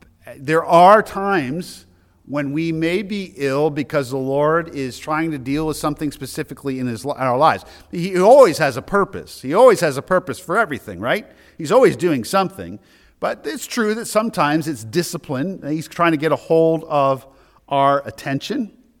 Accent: Portsmouth, New Hampshire, United States; born there; but I was born in Portsmouth, so I'm a little attached to it.

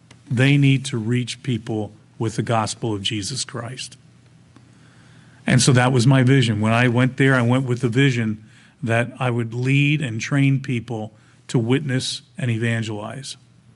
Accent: Reading, Pennsylvania, United States; I was called to the Reading Church to be a pastor there, I didn't want to go back there. That was my hometown.

